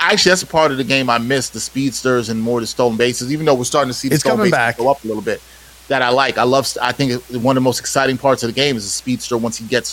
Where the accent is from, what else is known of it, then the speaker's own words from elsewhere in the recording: New York, United States; And one of the things I love about being a New Yorker and supporting the New York teams is that if you're not good, we're going to let you know about it.